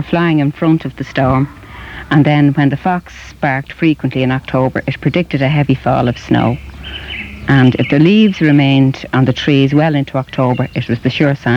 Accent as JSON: {"language": "English", "town": "Dublin", "region": "Leinster", "country": "Ireland", "lives_now": "Tallaght, Ireland", "said": "Well, I live in Tala now at the moment, but I lived in Drimna."}